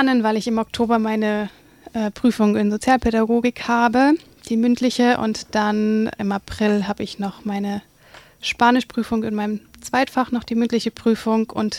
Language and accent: German; Northern Germany, Germany; Ich komme ja auch aus dem Norden von Deutschland, also ich mag das auch ein bisschen, ja, ein bisschen rauer.